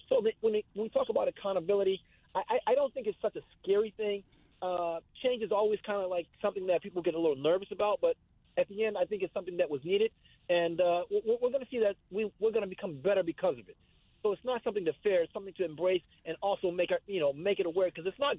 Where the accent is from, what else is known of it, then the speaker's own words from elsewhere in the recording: Hartford, Connecticut, United States; I love Connecticut. This is my home state. Hartford is my hometown.